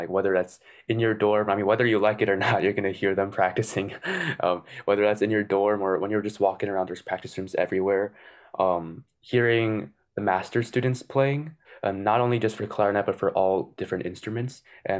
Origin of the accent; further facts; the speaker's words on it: Hoffman Estates, Illinois, United States; Yeah, I grew up in Chicago at Hoffman Estates here.